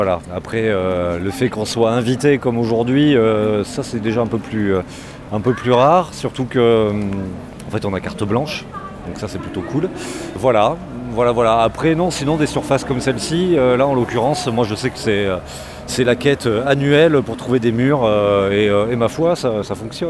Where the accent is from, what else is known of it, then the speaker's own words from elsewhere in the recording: Bordeaux, Nouvelle-Aquitaine, France; Voilà, je viens de Bordeaux